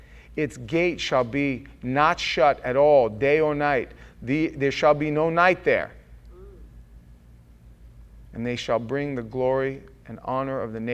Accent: United States; And I, as an American, I felt, there was this weird thing that happened to me.

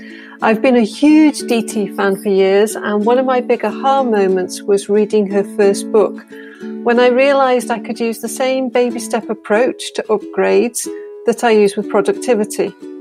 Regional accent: United Kingdom; now in Japan; I'm a Brit living in the rice paddies in Japan

